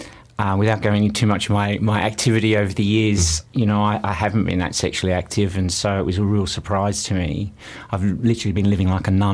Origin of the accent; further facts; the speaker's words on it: Australia; accent: Australian; moved away as an adult; now in Brighton, United Kingdom; But essentially, I've lived in the UK for almost 30 years. I'm an Aussie Brit, so mm-hmm. I'm a citizen mm-hmm. of the United Kingdom.